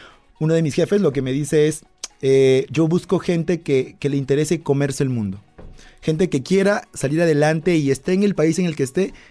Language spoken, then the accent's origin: Spanish; Peru; Yo soy peruano, como tú lo dijiste, y ya vengo trabajando en esta empresa 10 años y desde Perú